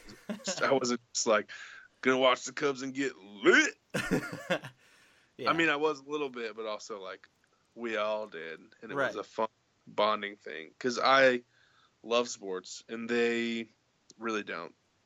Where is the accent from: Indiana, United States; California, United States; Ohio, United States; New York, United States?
Indiana, United States; And they're like, where are you from? And you're like, Indiana.